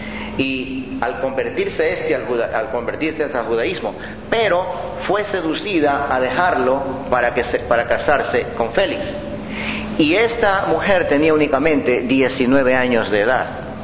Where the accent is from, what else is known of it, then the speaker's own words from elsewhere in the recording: Ecuador; Por ejemplo, en mi país, Ecuador, le dicen el aceite